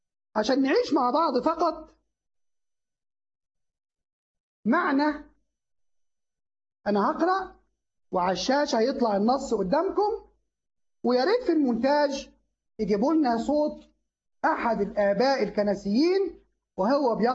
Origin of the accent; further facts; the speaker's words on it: Egypt; عبارة بتفكرنا أيام وجود الأتراك عندنا في مصر